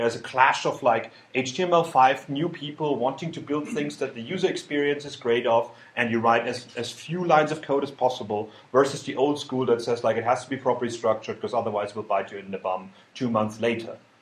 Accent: Germany; I mean, like, I am from Germany.

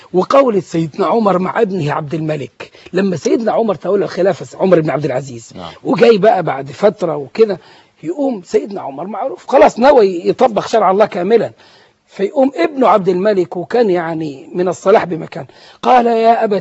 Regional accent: Egypt; يعني إحنا كمجتمع مصري

